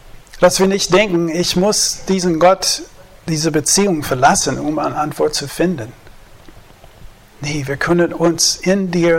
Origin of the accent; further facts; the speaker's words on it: Oklahoma, United States; German is a second language; now in Germany; in der Gemeinde, wo ich aufgewachsen bin, in Oklahoma